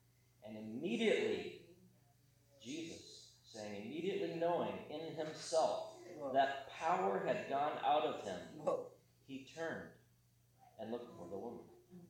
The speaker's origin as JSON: {"language": "English", "region": "Idaho", "country": "United States", "tie": "born or raised there", "said": "And once I got to go to a national youth gathering in California, not too close from where I grew up in Idaho."}